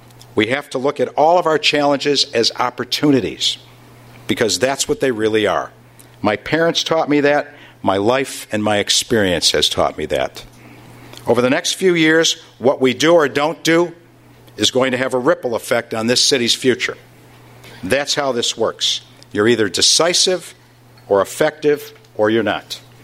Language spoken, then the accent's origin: English; Chicago, Illinois, United States; We are Chicagoans, but we are also Americans.